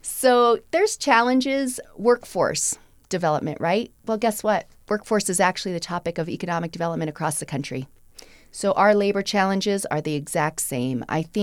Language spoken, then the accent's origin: English; Powell, United States; So just because I'm from Powell, I definitely didn't know them in this capacity.